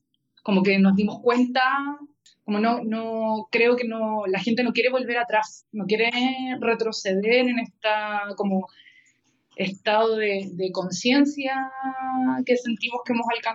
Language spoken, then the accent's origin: Spanish; Chile; soy periodista chilena